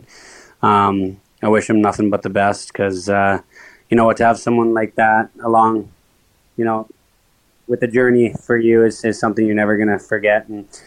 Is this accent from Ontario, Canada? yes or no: no; Edmonton, Alberta, Canada; I was from Edmonton at the time